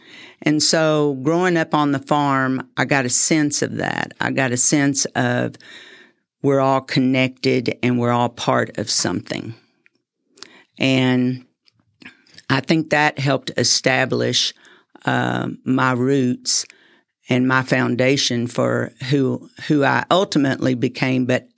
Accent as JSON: {"language": "English", "town": "New Deal", "region": "Texas", "country": "United States", "tie": "born or raised there", "said": "So yes, they owned a farm, and I grew up on the farm, actually right outside of Lubbock in a little town called New Deal."}